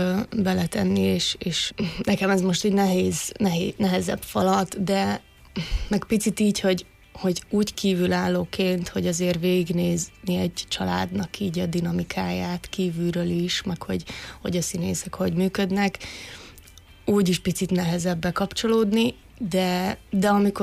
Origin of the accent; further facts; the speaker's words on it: Vojvodina, Serbia; Én délvidéki vagyok.